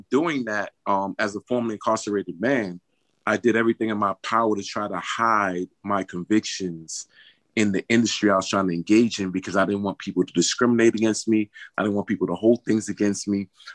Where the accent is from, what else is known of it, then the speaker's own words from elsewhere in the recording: New York, United States; now in Connecticut, United States; I'm from New York. I live in Connecticut.